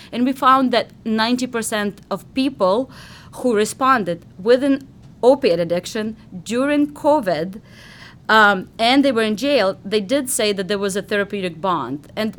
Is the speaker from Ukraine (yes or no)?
yes; Ukraine; moved away as an adult; I come originally from Ukraine, and over there my degree was in psychology